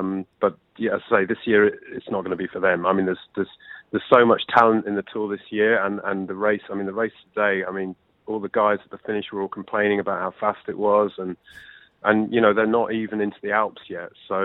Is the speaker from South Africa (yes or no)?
no; United Kingdom; I hate to say this, obviously, as a British sports journalist